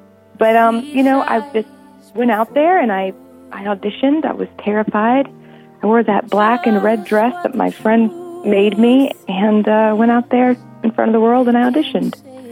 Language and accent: English; Waterloo, Iowa, United States; I wouldn't be where I am today without the help of my hometown in Waterloo in Cedar Falls.